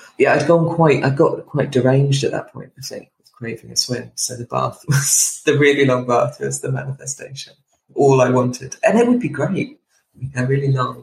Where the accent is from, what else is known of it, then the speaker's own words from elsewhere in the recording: South West England, United Kingdom; now in London, United Kingdom; I grew up in Devon, so I'm very used to being by the sea, but it's obviously, living in London